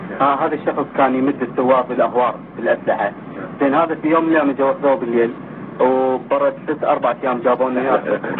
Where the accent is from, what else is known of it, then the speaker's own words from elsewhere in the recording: Iraq; now in United States; لكن أنا قرار خروج من العراق مو بس على مود نفسي، على مود أطفالي أمين وعائلتي